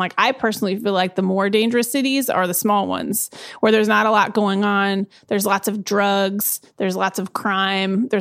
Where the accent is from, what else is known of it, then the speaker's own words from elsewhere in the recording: Eugene, Oregon, United States; also born or lived in Portland, United States / Salinas, United States / San Diego, United States / Phoenix, United States; I am from Eugene, Oregon originally. And then I moved to Portland, Oregon, Salinas, California, San Diego, Phoenix, and then Brooklyn.